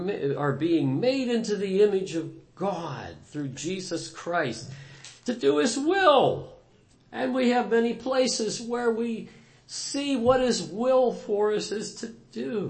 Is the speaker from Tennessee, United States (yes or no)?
no; Pennsylvania, United States; moved away as an adult; I grew up in Pennsylvania. After some time, I exercised some freedom that I have as an American citizen to move to the great state of Michigan from the Commonwealth of Pennsylvania.